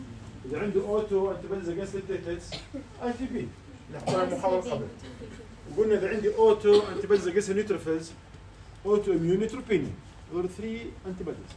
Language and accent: Arabic; Jordan; عادة بيجي من نورث يوروب إحنا من الأردن مش كثير منه